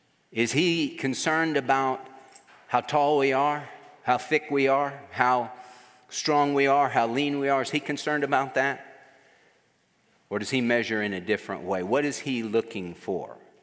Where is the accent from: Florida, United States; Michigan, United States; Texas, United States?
Texas, United States; Houston; especially growing up in Houston. The Houston Rockets were a big deal.